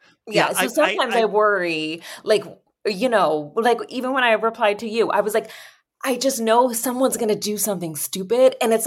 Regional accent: United States; I'm just American.

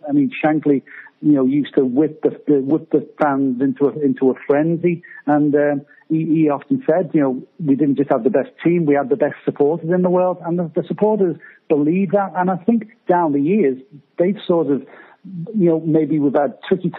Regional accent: Liverpool, North West England, United Kingdom; something we were enormously proud of, to think that you come from Liverpool.

